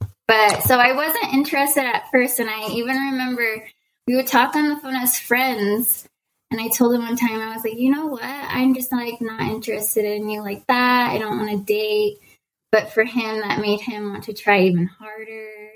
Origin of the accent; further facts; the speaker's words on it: Utah, United States; also born or lived in Germany; Yes, I'm Utah. Yes.